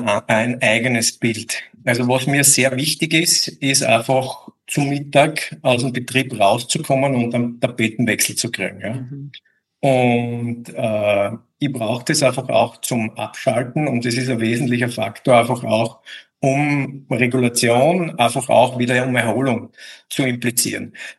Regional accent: Styria, Austria; Ich finde es halt nur als Steirer manchmal ein bisschen übertrieben.

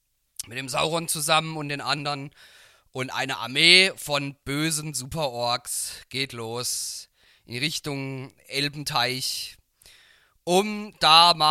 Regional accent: Baden-Württemberg, Germany; also hier bei uns in Baden-Württemberg, wo ich jetzt her bin, ist am Mittwoch zum Beispiel nochmal Feiertag

